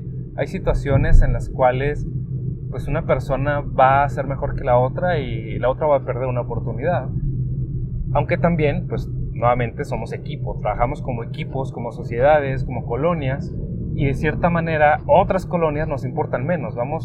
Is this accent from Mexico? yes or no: yes; Mexico; pues somos México, somos la región mexicana de artistas, de creativos, de ingenieros, de cualquier cosa.